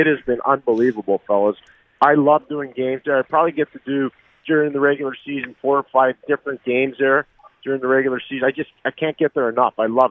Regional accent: Montreal, Quebec, Canada; in 1971, I was a 10-year-old kid growing up in Montreal

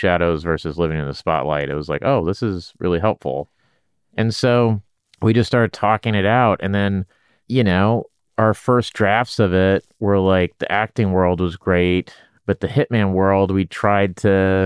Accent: Sacramento, California, United States; We're from Sacramento.

